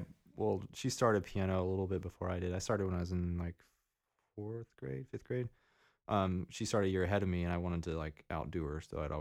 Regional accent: Louisiana, United States; I'm originally from Louisiana, and my best friend, right before I moved away, was from here.

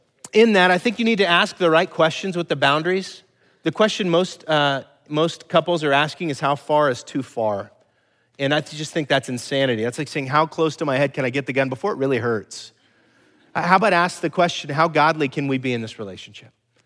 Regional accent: California, United States; I mean, I'm from California, man. We don't do anything relationally very good.

